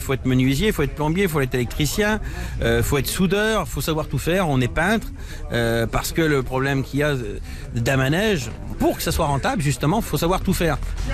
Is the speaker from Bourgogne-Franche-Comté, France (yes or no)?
yes; Bourgogne-Franche-Comté, France; Moi je suis originaire du Jura